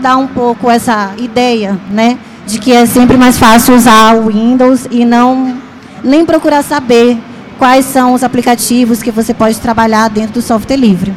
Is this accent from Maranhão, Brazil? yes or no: yes; São Luís, Maranhão, Brazil; eu sou de São Luís do Maranhão